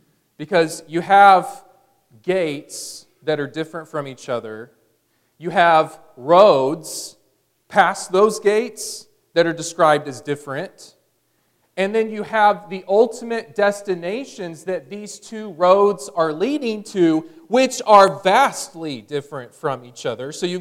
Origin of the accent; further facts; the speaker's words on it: Houston, Texas, United States; which is what I saw a lot growing up in the Houston area in Texas.